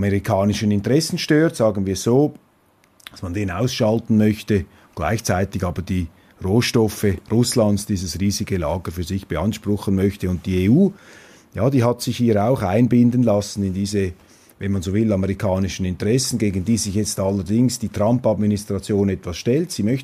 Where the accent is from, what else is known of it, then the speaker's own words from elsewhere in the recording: Switzerland; Es ist nicht an mir als Schweizer, diese Wahrnehmung zu qualifizieren.